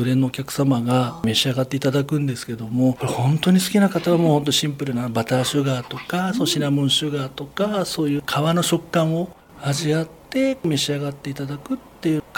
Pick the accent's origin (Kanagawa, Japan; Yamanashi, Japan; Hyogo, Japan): Kanagawa, Japan; Fujisawa; そうですね、藤沢で育って、はい、ずっともうほぼほぼ藤沢の方に住まわせてもらっています、はい。本庁小学校から一中を経て日大藤沢の方にお世話になりまして、で大学は東京の方に、はい。